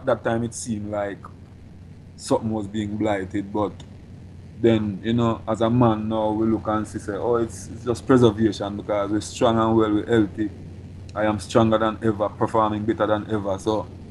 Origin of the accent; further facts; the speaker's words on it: Jamaica; Tell you that straight, as a Jamaican, I live a Jamaica same way. But I don't even do music business in Jamaica no more.